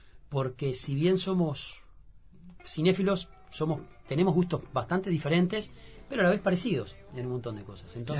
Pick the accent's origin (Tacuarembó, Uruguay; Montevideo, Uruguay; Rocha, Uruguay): Tacuarembó, Uruguay; personajes de la misma edad, del interior del país. Wilmer es de San Jacinto, yo de Tacuarembó.